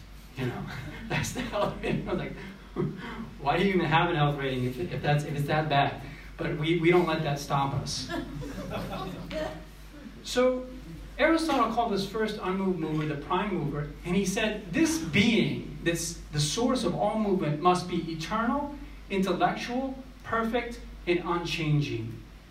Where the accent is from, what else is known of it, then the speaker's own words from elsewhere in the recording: United States; now in Australia; And, you know, I come from the United States. You probably noticed from my accent.